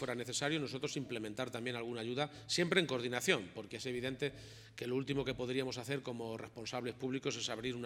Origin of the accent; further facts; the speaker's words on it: Spain; y más como somos los españoles, en casa sin salir